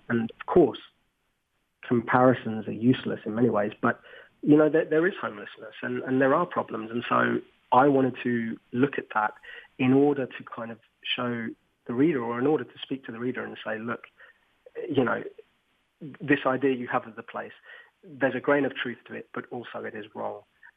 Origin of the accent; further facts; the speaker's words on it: Madrid, Community of Madrid, Spain; And so as a child, growing up in Madrid, there was this TV show